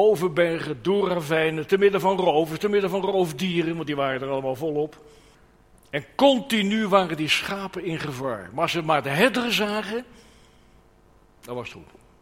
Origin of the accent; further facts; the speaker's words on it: Netherlands; Ja, we mopperen wel eens een beetje als Nederlanders, maar dat zit een beetje in onze aard.